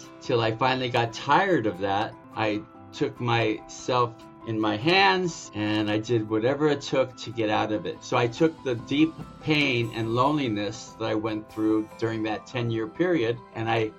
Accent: Los Angeles, California, United States; born there; I was born in East LA in 51.

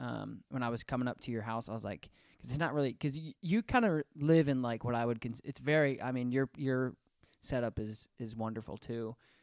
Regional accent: Colorado, United States; born there; I was born in Colorado. My dad has instilled like innate, passionate feelings with the mountains. And I just love being like a little mountain town.

